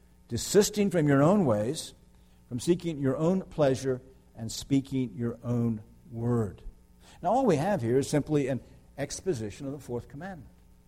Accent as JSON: {"language": "English", "region": "the South", "country": "United States", "said": "One of my really thankful as a Southerner change was that whole business about pork."}